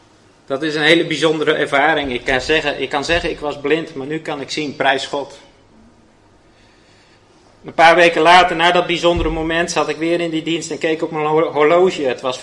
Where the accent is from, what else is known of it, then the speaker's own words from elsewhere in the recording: Speuld, Gelderland, Netherlands; Ik ben geboren in 1973. Opgegroeid in Speuld. Leuk dorpje. Heerlijke jeugd gehad. En altijd naar christelijke scholen geweest. Catechisaties geweest. Mijn ouders gingen naar de hervormde kerk.